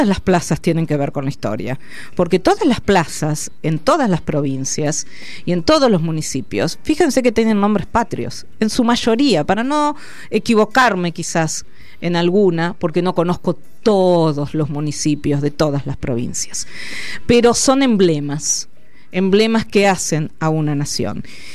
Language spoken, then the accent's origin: Spanish; Argentina; Nos hagamos cargos como argentinos